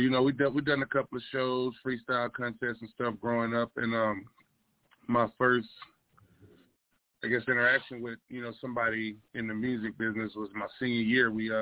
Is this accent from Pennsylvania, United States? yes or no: no; Galveston, Texas, United States; Like the post say, I'm originally from Galveston, Texas, man. Born and raised.